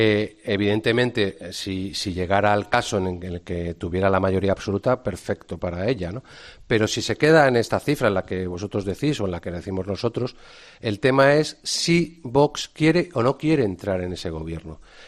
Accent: Cádiz, Andalusia, Spain; Mi padre como yo gaditano, mi madre gironí, de Gerona.

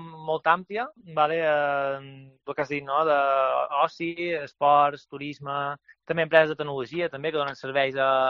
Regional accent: Balearic Islands, Spain; pues que també ho podem aprofitar nosaltres com a menorquins i poder disfrutar d'aquests serveis, no?

